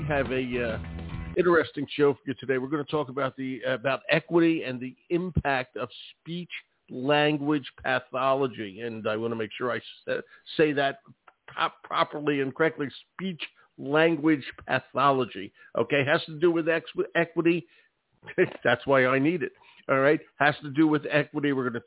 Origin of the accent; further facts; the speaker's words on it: Philadelphia, Pennsylvania, United States; I grew up in Philadelphia.